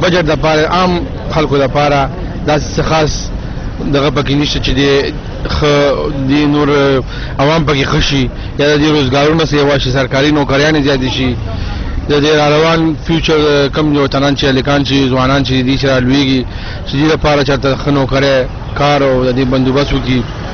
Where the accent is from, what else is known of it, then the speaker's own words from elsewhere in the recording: Peshawar, Khyber Pakhtunkhwa, Pakistan; زه د پیښور اوسیدونکی یم